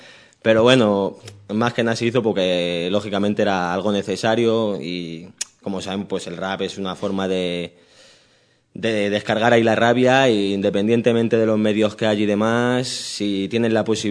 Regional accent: Leganés, Community of Madrid, Spain; soy de La Fortuna, un barrio de aquí de Leganés, un tanto conflictivo y demás

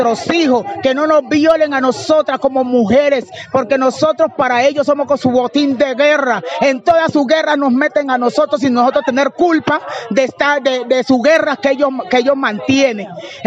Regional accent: Cali, Valle del Cauca, Colombia; Soy del oriente de Cali

